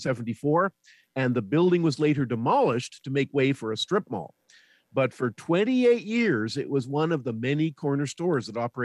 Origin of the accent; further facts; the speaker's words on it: Winnipeg, Manitoba, Canada; Well, I grew up in Charleswood, and I attended Dieppe School.